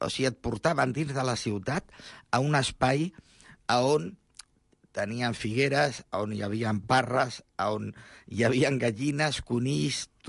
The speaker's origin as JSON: {"language": "Catalan", "town": "Barcelona", "region": "Catalonia", "country": "Spain", "tie": "born or raised there", "said": "Aquí, a Barcelona, al barri de Sants, a prop de on està l'emissora."}